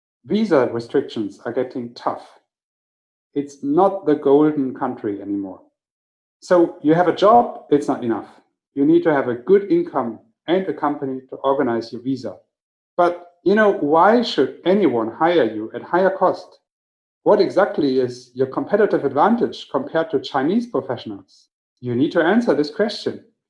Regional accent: Germany; growing up in Germany with my mom from Ireland.

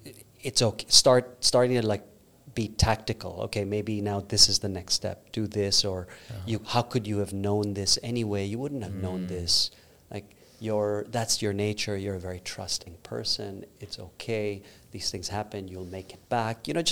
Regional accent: Philippines; also born or lived in India; So I grew up in Southeast Asia, and I was born in India, but I grew up in the Philippines.

